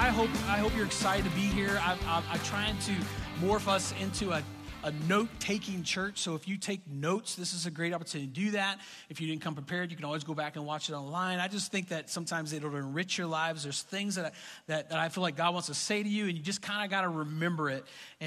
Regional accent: Montana, United States; I mean, we're from Montana, so New Hampshire mountains are hills compared.

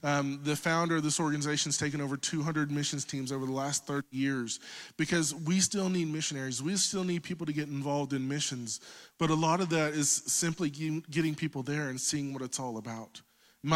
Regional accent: Oklahoma, United States; also born or lived in Mexico; If you can't tell from my accent, I'm not from Montana. I'm from Oklahoma.

